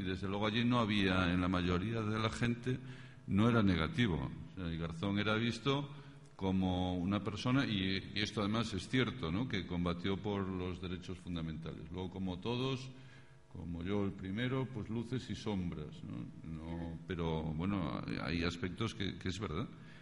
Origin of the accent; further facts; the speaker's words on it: A Coruña, Galicia, Spain; yo soy de La Coruña